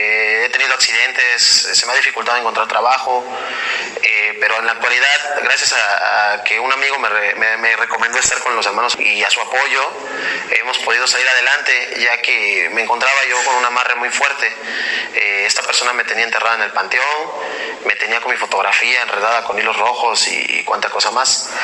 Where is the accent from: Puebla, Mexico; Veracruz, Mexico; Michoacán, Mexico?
Veracruz, Mexico; tengo 30 años, soy originario de Veracruz.